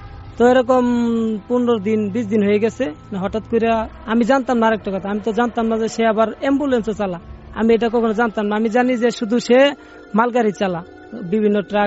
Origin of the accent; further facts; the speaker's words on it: Dhaka, Dhaka Division, Bangladesh; আমি রামপুরা বনশ্রী থেকে এসেছি।